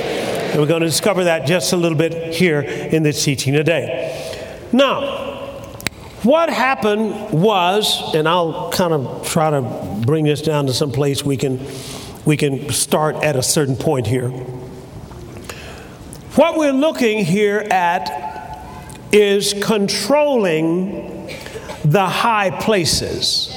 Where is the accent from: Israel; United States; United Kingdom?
United States; some of you might think these things happen to me that I could get blessed and all that because I'm from the United States of America.